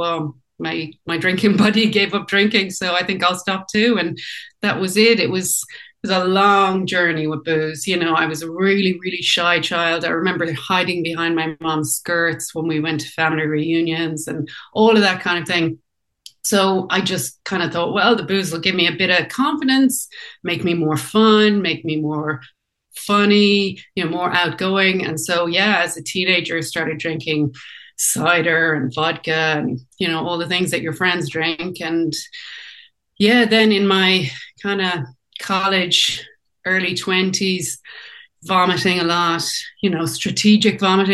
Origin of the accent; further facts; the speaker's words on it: Furbo, Connacht, Ireland; now in France; So I'm from Galway, as you said, from Furbo, which is the first village in Connemara.